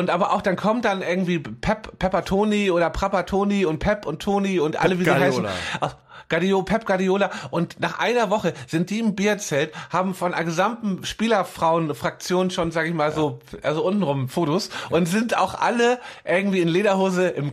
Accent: Hamburg, Germany; now in Berlin, Germany; Obwohl ich in Berlin wohne als Hamburger.

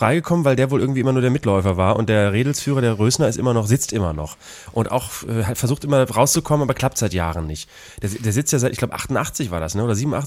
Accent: Bremen, Germany; in Bremen, Fegesack, meinem Heimatort

